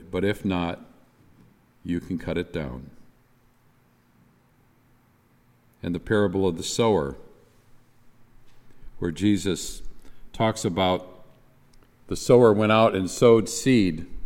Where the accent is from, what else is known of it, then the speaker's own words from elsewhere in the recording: Michigan, United States; Now, I grew up in the state of Michigan, which is as close to being Canadian as any American state.